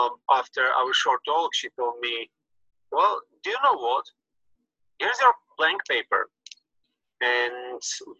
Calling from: Germany; English is a second language; So I'm calling you from Germany.

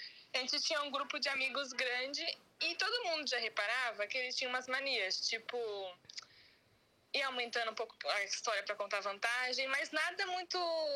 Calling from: São Paulo, Brazil; eu falo aqui de São Paulo

